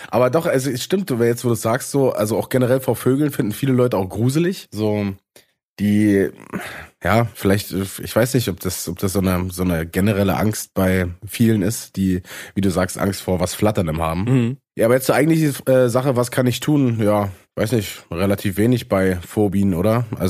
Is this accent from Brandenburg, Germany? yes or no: yes; Brandenburg, Germany; da, wo ich herkomme, im Osten aus Brandenburg zu kommen.